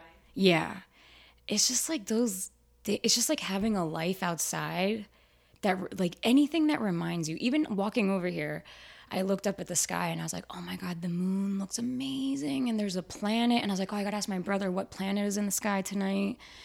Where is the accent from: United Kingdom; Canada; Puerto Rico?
Puerto Rico; born there; I was born in Puerto Rico. My dad is half Dominican, half Puerto Rican. My mom is Dominican, raised in New Jersey.